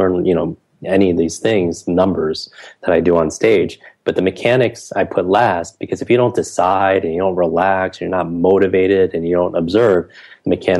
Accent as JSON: {"language": "English", "region": "New York", "country": "United States", "said": "I can't even talk that slow because I'm from New York."}